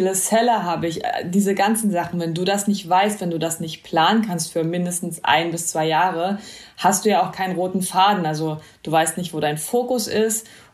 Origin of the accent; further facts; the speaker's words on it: East Germany, Germany; Ich bin im Osten aufgewachsen